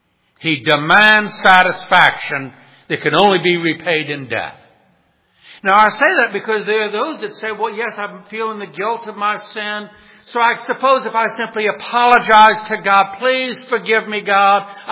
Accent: New Orleans, Louisiana, United States; I grew up in New Orleans, which had a strong French ancestry, so there was dueling there.

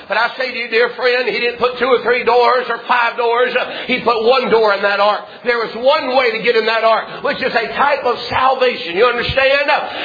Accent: Massachusetts, United States; I was raised over there in Fundamental Baptist Church on Kelly Avenue, Massachusetts.

